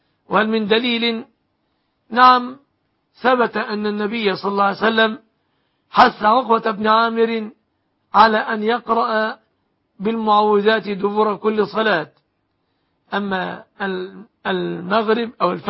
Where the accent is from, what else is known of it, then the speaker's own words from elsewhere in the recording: Egypt; أسأل الله أن يحفظ بلادنا مصر آمنة مطمئنة